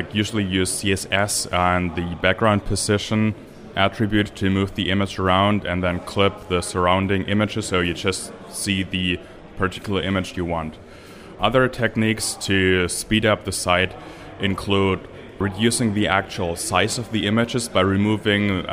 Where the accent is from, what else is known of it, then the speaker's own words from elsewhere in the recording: Germany; English is a second language; I'm from Germany. I'm currently studying IT systems engineering in Potsdam